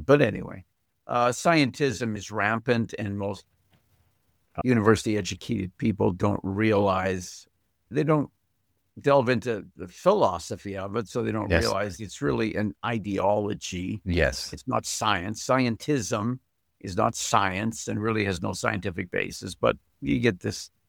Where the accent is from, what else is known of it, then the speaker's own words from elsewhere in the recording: Fort Saskatchewan, Alberta, Canada; the fact that I grew up in Fort Saskatchewan and my father, of course, we were there because my father had a job there, right?